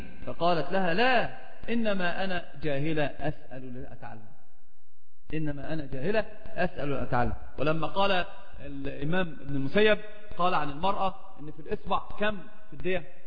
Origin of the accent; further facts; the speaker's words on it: Alexandria, Alexandria Governorate, Egypt; accent: Alexandrian; فقلت اسكندراني لهجتي لكنتي في اسكندرية